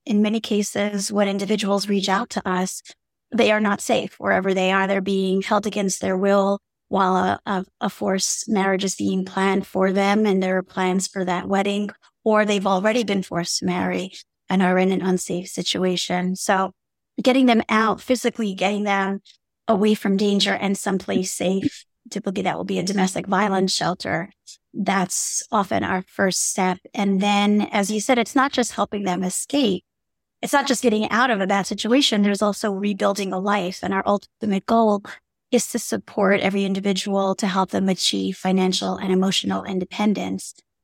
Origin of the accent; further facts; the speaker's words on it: New York City, New York, United States; Well, I grew up in New York City, but I grew up in a very insular, religious, very fundamentalist religious community, very cult-like community, where forced marriage at a young age is just the norm.